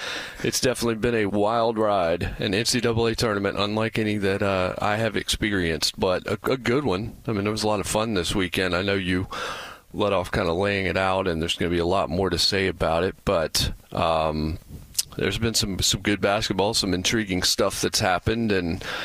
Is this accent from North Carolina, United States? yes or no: yes; North Carolina, United States; I went to NC State, you know. That was where I went to school for the first 2 years because I'm from Tobacco Road. And so I went there in 97 and 98.